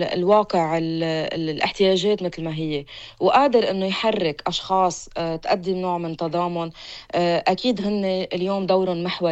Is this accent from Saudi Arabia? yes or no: no; Lebanon; نحن كمجتمع لبناني.